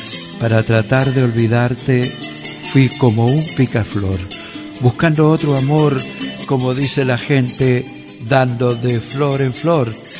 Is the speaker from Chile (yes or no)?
yes; Chile; now in Ecuador; Yo soy un chileno que ama al Ecuador y el Ecuador y Chile me dio la vida